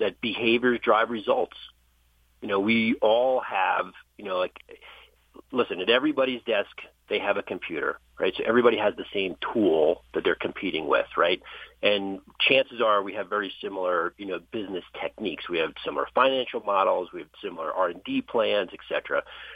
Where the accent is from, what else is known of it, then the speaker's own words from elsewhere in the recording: New Jersey, United States; I grew up in New Jersey.